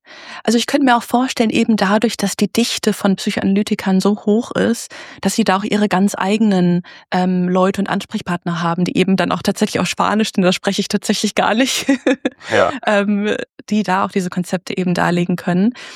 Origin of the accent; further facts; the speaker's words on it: Germany; accent: German; Also ich habe immer noch einen deutschen Akzent. So, das hört man, dass ich nicht englischsprachig aufgewachsen bin.